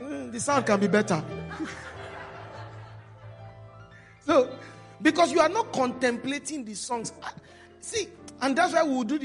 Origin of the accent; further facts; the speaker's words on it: Imo, Nigeria; I don't know if I'm an Igbo man. I'm from Imo State.